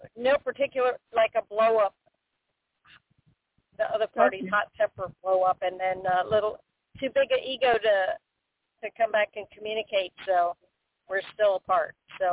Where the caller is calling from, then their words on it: Florida, United States; Cindy, I'm calling from Florida.